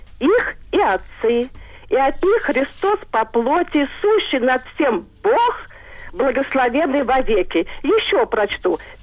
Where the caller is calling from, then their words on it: Samara, Samara Oblast, Russia; Я говорю из Самары.